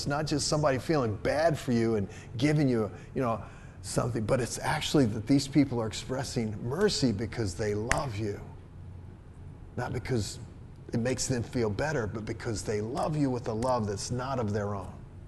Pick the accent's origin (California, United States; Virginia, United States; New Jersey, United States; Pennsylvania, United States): Virginia, United States; born there; I was born in Virginia. I was a Virginian. I'm not a Virginian. I'm a Christian that came from Virginia.